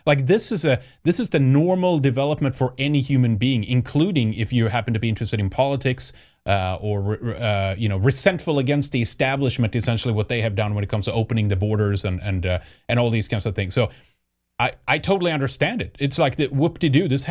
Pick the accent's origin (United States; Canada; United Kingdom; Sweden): Sweden; I used to drink too a lot growing up in Sweden.